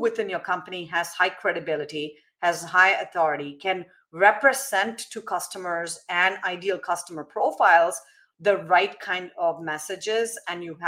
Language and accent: English; India; I'm Indian. I take spice, but not that much.